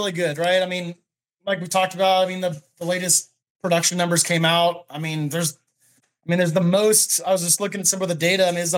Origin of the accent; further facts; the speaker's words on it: Monterey, California, United States; I'm from Monterey originally. Oh, okay. I grew up in Monterey.